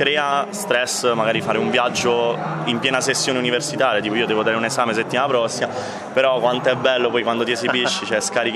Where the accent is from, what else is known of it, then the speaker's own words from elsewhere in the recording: Taranto, Apulia, Italy; sono partito da Taranto, sono di Taranto io, Bari, mi sono spostato un po' in Puglia e sono partito così.